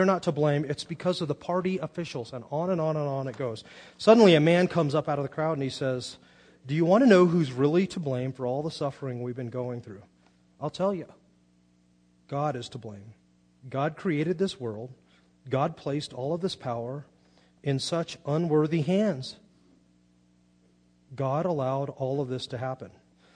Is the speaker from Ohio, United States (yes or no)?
no; Monterey, California, United States; Now, I got it because I was from Monterey, and I love surfing, I love the water, I like boats.